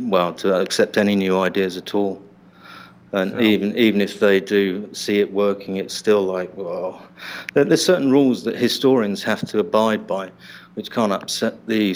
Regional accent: London, United Kingdom; moved away as an adult; now in Phnom Penh, Cambodia; Born in London, born and bred in London.

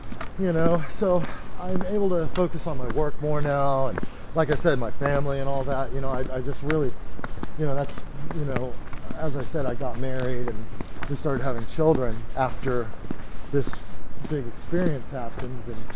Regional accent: Orlando, Florida, United States; I'm from Orlando, Florida. I wasn't raised to just grab a gun and go search around the house.

